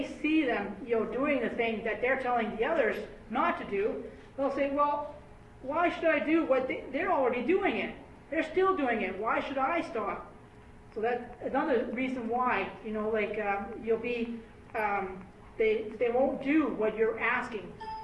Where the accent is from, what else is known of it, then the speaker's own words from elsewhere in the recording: Fort Saskatchewan, Alberta, Canada; I come from Fort Saskatchewan